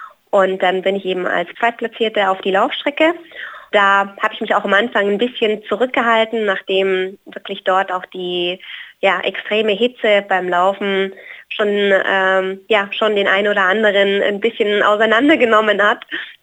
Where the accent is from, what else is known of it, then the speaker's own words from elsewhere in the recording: Hawaii, United States; eben jetzt da, wo ich herkomme, aus Hawaii